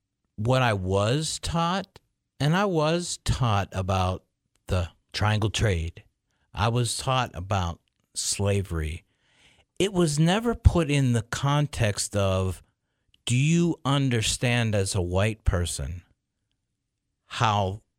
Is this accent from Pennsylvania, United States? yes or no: yes; Pittsburgh, Pennsylvania, United States; I grew up in Pittsburgh, Pennsylvania.